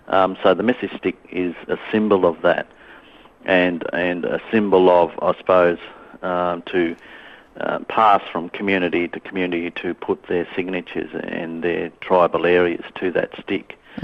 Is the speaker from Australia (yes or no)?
yes; Moree, New South Wales, Australia; I come from Moree originally.